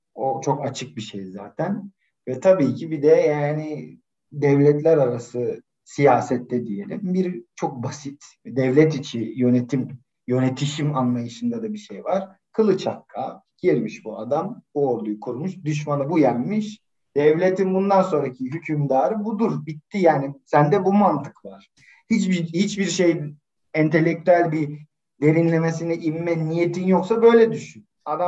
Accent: Elazığ, Turkey; Ben Elazığlıyım aslen. Benim doğduğum topraklar Türkiye'nin parçası olmazdı.

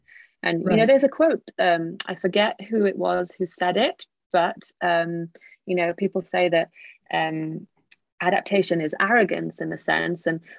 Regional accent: United Kingdom; speaking as a British person, something that does, for us at least, cure every, you know, ill in the world.

